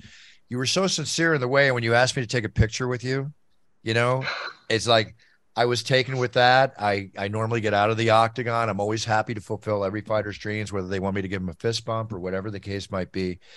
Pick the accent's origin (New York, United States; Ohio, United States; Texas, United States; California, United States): Texas, United States; also born or lived in Oklahoma; I know, I'm a Southern boy, too. You got to remember, I was born in Oklahoma, raised partially in Texas, and I'm the same way.